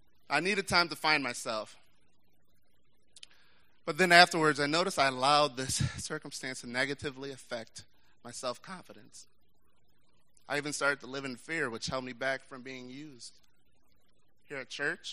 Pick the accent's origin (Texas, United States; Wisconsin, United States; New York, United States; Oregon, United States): New York, United States; I was raised back in New York attending a Boys and Girls Club when I was in elementary school and middle school.